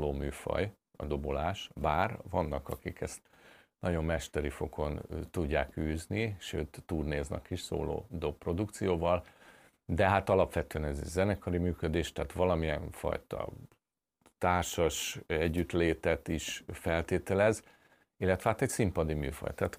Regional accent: Pécs, Baranya, Hungary; én Pécset születtem, és ott is nőttem föl, és akkor jártam föl két évig vonatoztam Budapestre

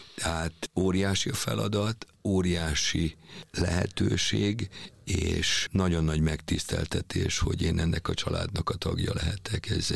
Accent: Budapest, Hungary; also born or lived in Győr; Ugye én pesti srác vagyok, vagyis hát én itt nőttem fel Budapesten, de 45 évig ugye a Győri Balettnek voltam a tagja, én már vidéki vagyok, én egy vidéki ember vagyok.

